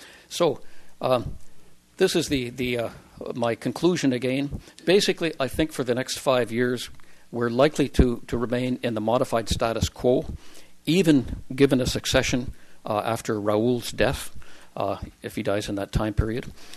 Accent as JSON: {"language": "English", "country": "Canada", "said": "Hey, I'm a Canadian."}